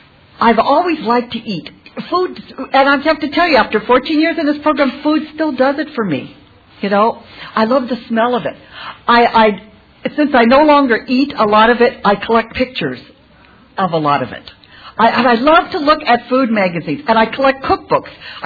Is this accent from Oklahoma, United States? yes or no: no; California, United States; I'm from the San Fernando Valley, and I'm a compulsive overeater.